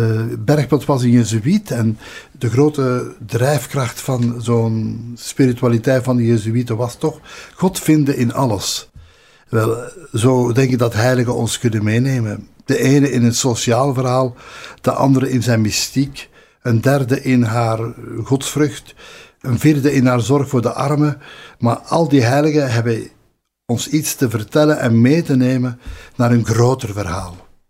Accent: Scherpenheuvel, Flemish Brabant, Belgium; born there; En ik ben geboren in de buurt van Scherpenheuvel.

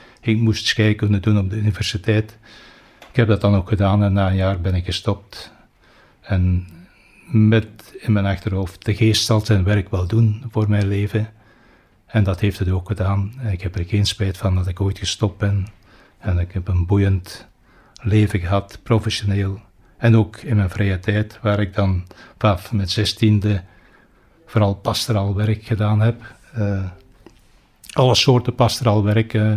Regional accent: Ham, Limburg, Belgium; now in Beringen, Belgium; Ik ben geboren in 1955, bij 65 jaar dus. Geboren in Ham, Kwaadmechelen, Limburg, en daar heb ik 55 jaar gewoond. Ik woon nu in de gemeente ernaast, Beverlo, Beringen.

